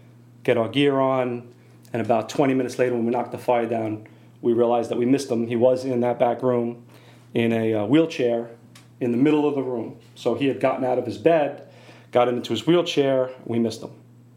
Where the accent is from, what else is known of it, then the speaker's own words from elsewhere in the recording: Mineola, New York, United States; Grew up out on Long Island, Mineola, small town, about 6 or 7 miles from the Queens border.